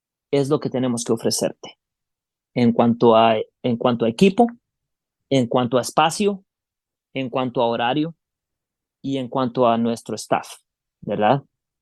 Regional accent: Guatemala; now in United States; cuando yo vine de Guatemala, yo me di cuenta acá en los Estados Unidos

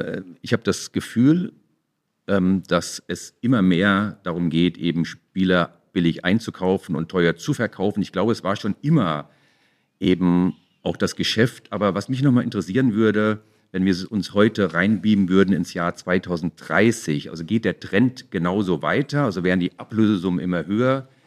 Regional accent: Frankfurt, Hesse, Germany; born there; Ich bin in Frankfurt geboren, habe ich Ihnen ja gesagt, und bin zu einer Zeit in Frankfurt geboren, als Frankfurt sehr, sehr gut auch war.

